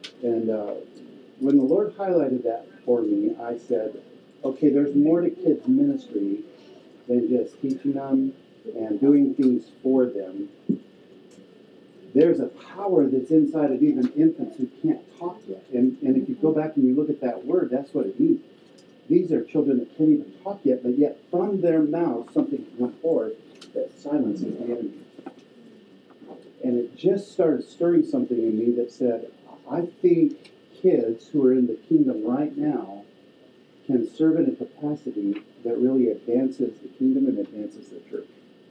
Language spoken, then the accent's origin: English; Casper, Wyoming, United States; We're from Casper, Wyoming.